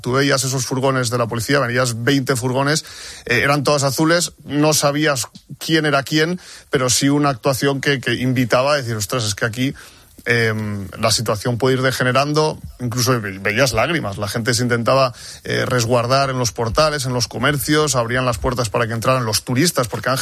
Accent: Barcelona, Catalonia, Spain; como barcelonés también sentía un poco de tristeza por lo que veía, ¿no?

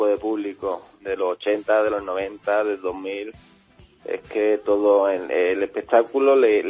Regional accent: Alhaurín de la Torre, Andalusia, Spain; somos de Málaga y de Alhaurín de la Torre, vamos.

